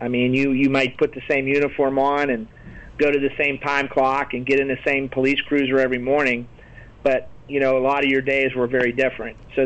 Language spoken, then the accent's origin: English; Canonsburg, Pennsylvania, United States; You know, I grew up in the North Strabane, Canonsburg area.